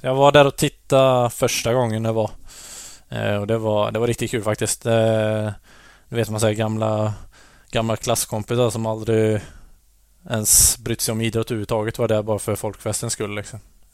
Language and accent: Swedish; Ulricehamn, Västra Götaland County, Sweden; Det var lite jobbigare när man bodde hemma i Ulricehamn och behövde resa 13 timmar till Piteå för att tävla.